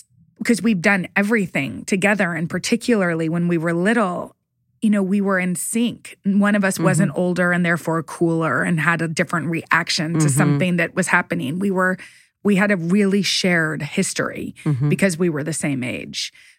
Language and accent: English; Midland, Texas, United States; We grew up in Midland, Texas, moved to Dallas.